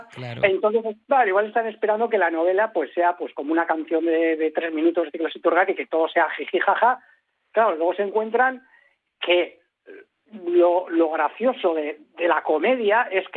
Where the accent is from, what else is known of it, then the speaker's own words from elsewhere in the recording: Vigo, Galicia, Spain; born there; now in Basque Country, Spain; Yo soy gallego, o sea, yo nací en Vigo, mis padres son gallegos, yo vine aquí, yo me integré aquí y no me resulta contradictorio decir siempre que tengo doble nacionalidad, la gallega de nacimiento y la vasca de adopción.